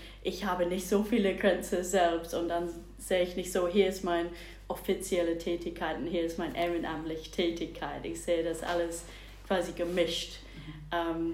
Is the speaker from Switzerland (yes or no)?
no; England, United Kingdom; now in Steinfurt, Germany; ich komme aus England, komischerweise, und wohne seit 4 Jahren in Steinfurt, glaube ich.